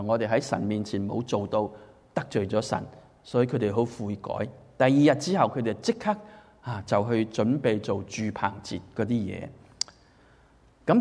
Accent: Hong Kong; 你同我喺香港長大啦，雖然係中國人社會，但係我哋係受咗英國人嘅文化影響

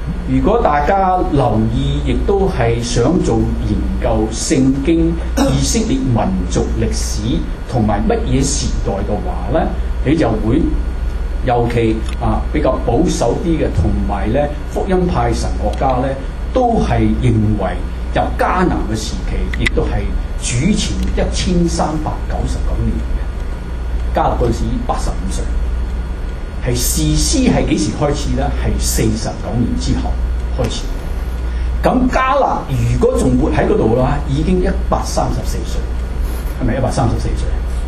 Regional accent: China; 你知我哋中國人以前啊，你哋而家唔同啦嚇

